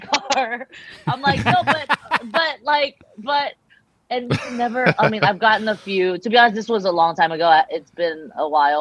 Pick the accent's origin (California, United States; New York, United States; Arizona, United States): California, United States; Temple City; Next to Arcadia, you know, I grew up in Temple City